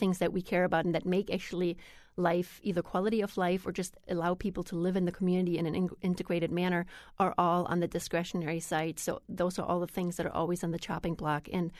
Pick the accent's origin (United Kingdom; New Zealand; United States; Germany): Germany; moved away as an adult; I grew up in Germany with a very different system, and I didn't pay that much attention about the system because I was 19 when I came here.